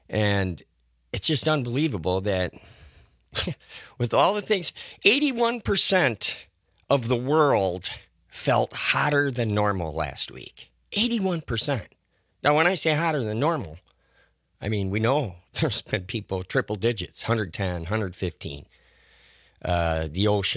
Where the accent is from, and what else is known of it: Stoughton, United States; born or raised there